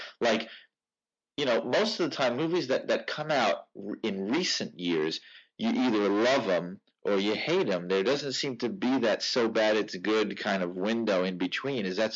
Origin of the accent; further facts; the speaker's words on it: New York, United States; I grew up in New York, so we actually had Zachary, which is slightly before my time.